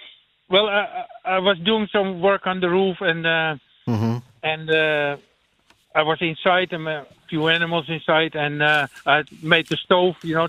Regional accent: Amsterdam, North Holland, Netherlands; English is a second language; moved away as an adult; now in Ireland; I'm original from Amsterdam

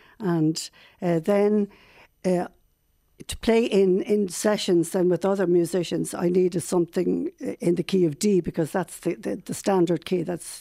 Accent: Shankill, Leinster, Ireland; also born or lived in Booterstown; I was born in Shankill and then we spent a lot of time in Booterstown.

